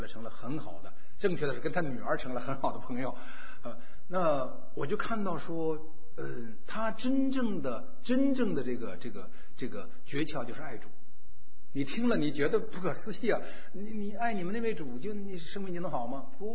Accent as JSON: {"language": "Chinese", "region": "North China", "country": "China", "lives_now": "New York, United States", "said": "我是北方人，我特喜欢吃面食。"}